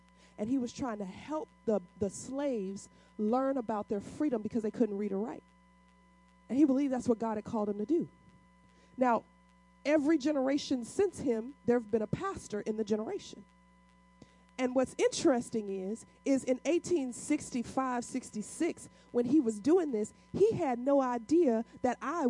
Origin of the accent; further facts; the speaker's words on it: St. Louis, Missouri, United States; I'm originally from St. Louis, Missouri. My family's from Alabama.